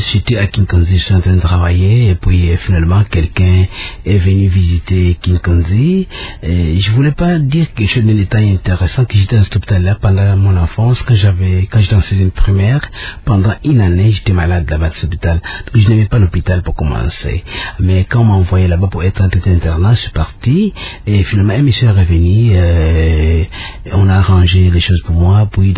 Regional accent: Boma, Kongo Central, DR Congo; Oui, je suis né à Boma, mais j'ai fait les Bas-Congo presque dans les Mayombe. J'ai commencé la première année primaire à Kamilelo, c'est un petit village.

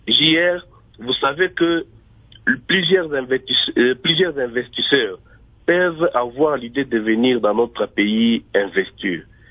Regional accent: DR Congo; ici, chez nous, en RDC.

